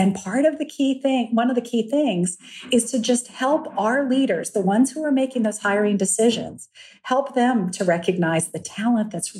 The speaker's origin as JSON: {"language": "English", "town": "Lexington", "region": "Virginia", "country": "United States", "tie": "born or raised there", "said": "Well, at the time, by the way, I was raised in Lexington, Virginia. My manners were impeccable, right?"}